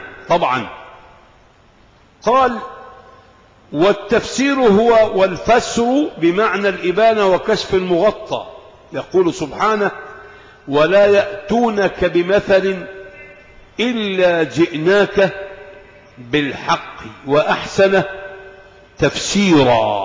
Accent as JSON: {"language": "Arabic", "country": "Egypt", "said": "كشف الوجه كان يعد مذمة في قرانا، في قرى مصر قبل ثورة 52"}